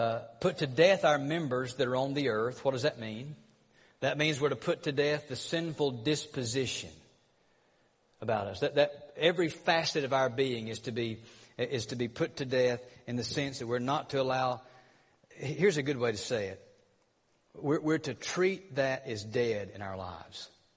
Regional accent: Georgia, United States; Look, I'm from North Georgia, okay? I mean, cut me some slack.

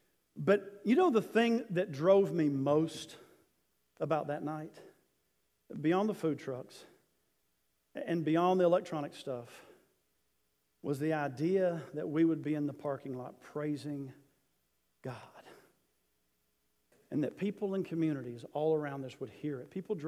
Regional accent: Tennessee, United States; I'm from East Tennessee, that's where my family's from, 4 generations back.

